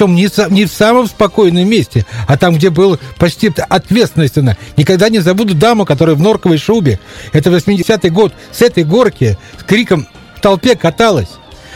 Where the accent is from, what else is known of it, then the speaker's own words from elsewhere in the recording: Luga, Leningrad Oblast, Russia; мое детство прошло в Луге.